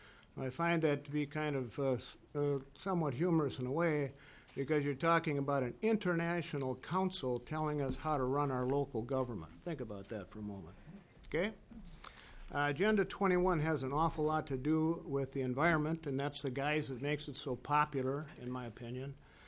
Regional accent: Mankato, Minnesota, United States; I'm from Mankato, Minnesota.

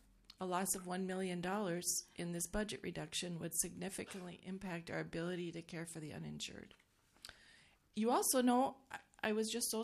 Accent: Minnesota, United States; they serve across Minnesota in towns and cities such as Grand Rapids, Little Falls, my hometown, New Ulm, Winona, Woodbury, and West St. Paul.

